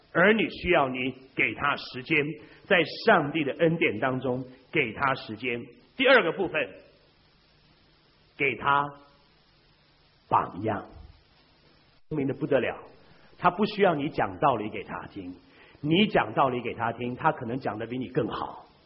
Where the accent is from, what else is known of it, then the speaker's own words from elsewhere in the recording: China; 这叫我们中国人讲有样学样嘛